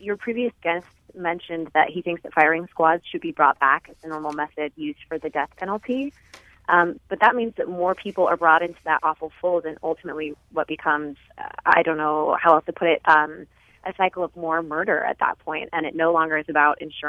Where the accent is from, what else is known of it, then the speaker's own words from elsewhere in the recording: Salt Lake City, Utah, United States; now in Los Angeles, United States; Yeah, I'm originally from Salt Lake, and I'm working here in Los Angeles as a journalist